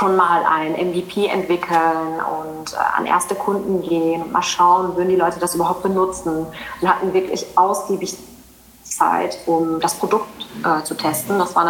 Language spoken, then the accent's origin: German; North Rhine-Westphalia, Germany; now in Saxony, Germany; Ich bin ja ursprünglich nicht wirklich aus Sachsen, sondern ich komme ja aus dem Ruhrgebiet Rheinland